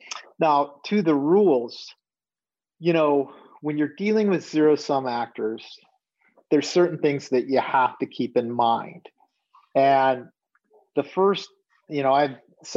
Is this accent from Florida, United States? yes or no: no; Minneapolis, Minnesota, United States; I'm from Minneapolis, St. Paul area.